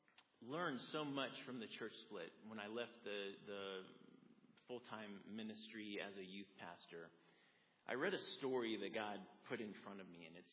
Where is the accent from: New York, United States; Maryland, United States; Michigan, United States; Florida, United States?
Florida, United States; Sarasota; moved away as an adult; I've been in the area since 2002. I was originally from Florida, Sarasota. I moved up here for college